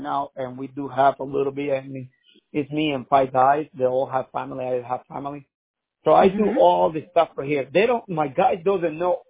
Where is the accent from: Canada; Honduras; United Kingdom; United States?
Honduras; We are from Honduras, and well, our style then.